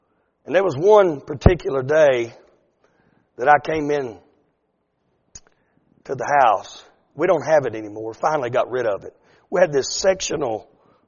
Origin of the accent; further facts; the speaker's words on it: Kentucky, United States; I was born and raised in Kentucky. And my wife's family is in Kentucky.